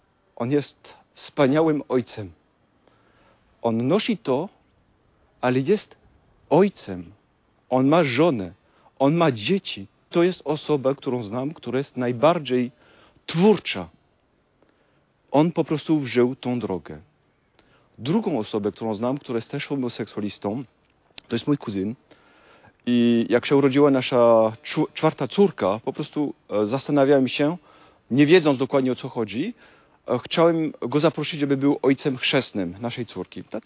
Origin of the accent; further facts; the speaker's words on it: France; Polish is a second language; moved away as an adult; now in Poland; jestem Francuzem. Żonę mam polską tą samą od 22 lat